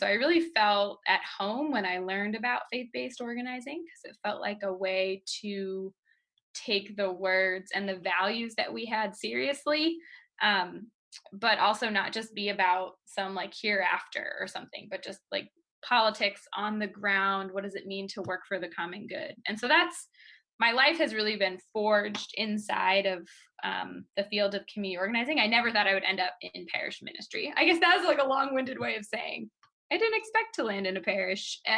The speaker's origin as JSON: {"language": "English", "town": "Boston", "region": "Massachusetts", "country": "United States", "tie": "born or raised there", "said": "So, you know, I grew up in Boston where we, you know, went to church on Sunday, and I was in Catholic school all the way through"}